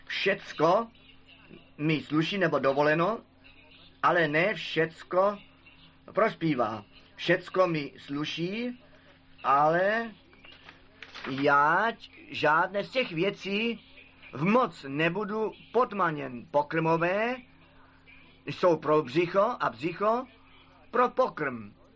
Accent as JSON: {"language": "Czech", "country": "Germany", "second_language": "Czech", "said": "jednoduše jsem řekl, já jsem Němec a přitom to zůstane"}